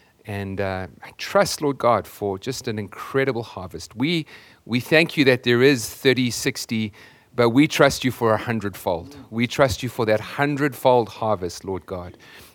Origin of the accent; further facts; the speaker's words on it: United Kingdom; And I realized that I'm British when the first thing that I wanted to do climbing off the airplane was eat a pork pie.